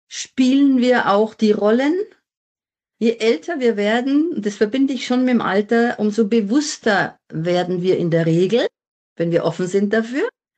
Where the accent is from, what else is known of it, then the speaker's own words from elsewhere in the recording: Regensburg, Bavaria, Germany; ich bin in Regensburg geboren. Wahrscheinlich habe ich mir das schon ausgesucht von Wolke 7. Ich liebe diese Stadt. Ich sage immer, das ist die schönste Stadt der Welt. Ich habe noch nie woanders gelebt